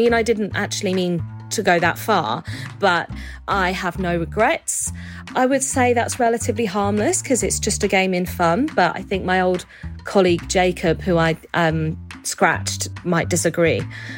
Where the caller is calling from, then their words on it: London, United Kingdom; I'm calling from London.